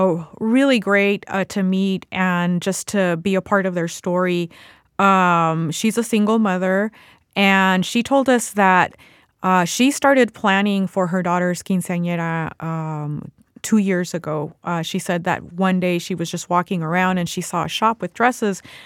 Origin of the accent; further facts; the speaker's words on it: Chula Vista, California, United States; And I was born and raised in Chula Vista, and I'm there all the time myself.